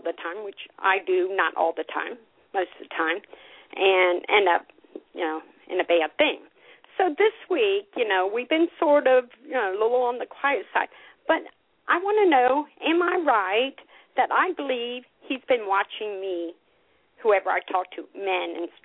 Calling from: Cincinnati, Ohio, United States; Cincinnati, okay. Ohio.

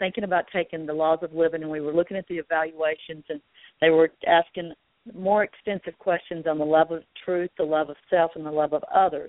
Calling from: North Carolina, United States; in North Carolina.

